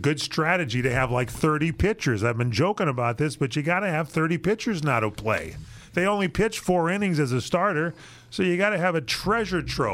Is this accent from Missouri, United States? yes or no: yes; St. Louis, Missouri, United States; We're from St. Louis, and we really like him, but he wasn't doing that well.